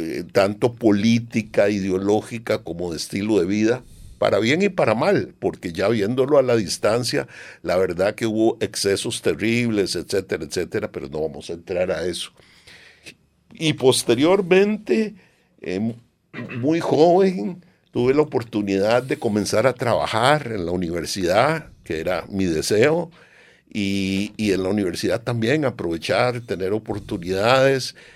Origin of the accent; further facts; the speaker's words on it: Costa Rica; si mi abuelo se quedó en Costa Rica y yo nací en Costa Rica?